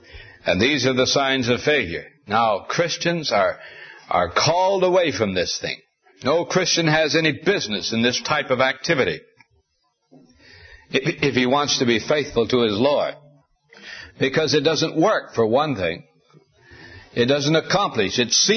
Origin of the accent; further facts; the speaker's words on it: Montana, United States; that is an exact description of the home in which I grew up in Montana, in which we were wonderfully happy.